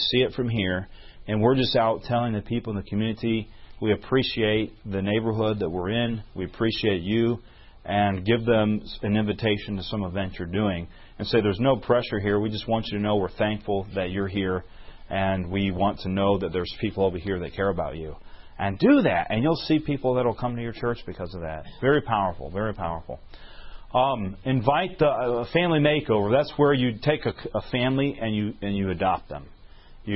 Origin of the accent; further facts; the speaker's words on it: Alabama, United States; accent: Alabama; I am from Alabama, but I wasn't born there. When I get rushed at times, my accent starts coming out